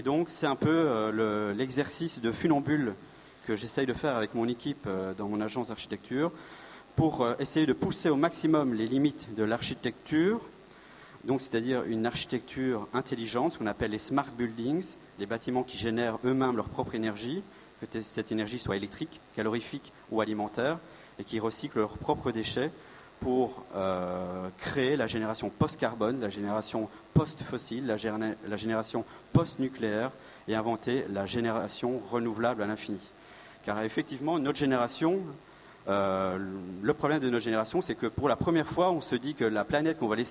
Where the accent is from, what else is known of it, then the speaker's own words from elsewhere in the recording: Belgium; Donc, je suis belge et architecte